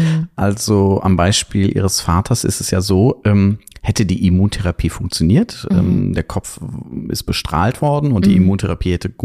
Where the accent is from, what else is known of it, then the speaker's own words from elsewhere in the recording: Warburg, North Rhine-Westphalia, Germany; born there; Ich bin ja gebürtiger Warburger und der Ostwestfale ist bodenständig und bleibt sozusagen auch, kommt nie groß raus.